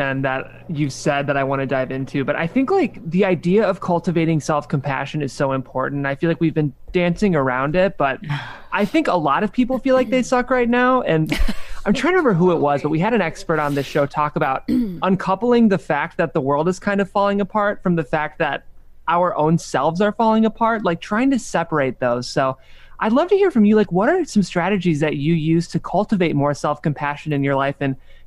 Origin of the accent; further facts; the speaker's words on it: Midwest, United States; I'm a pretty earnest guy. I'm from the Midwest